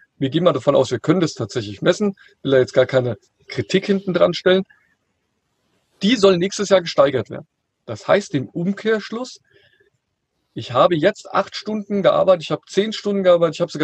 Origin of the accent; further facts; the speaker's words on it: Hesse, Germany; Also ich komme ja hier aus der Nähe von Frankfurt